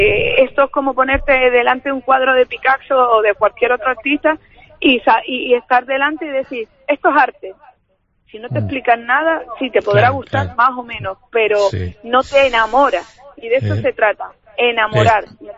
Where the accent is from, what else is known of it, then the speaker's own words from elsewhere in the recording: Canary Islands, Spain; yo siempre digo que no somos canarios en el mes de mayo, que somos canarios cada uno de los días